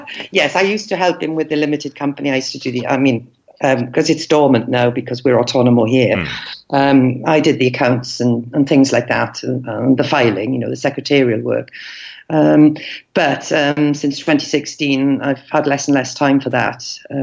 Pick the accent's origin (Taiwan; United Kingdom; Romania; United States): United Kingdom; Wales; And lots of friends. Yeah, and lots of singing, of course, being Welsh.